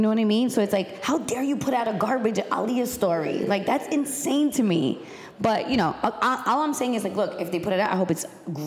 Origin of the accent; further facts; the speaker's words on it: Los Angeles, California, United States; I was born and raised in Los Angeles, in mid-city Los Angeles, which is right next to South Central.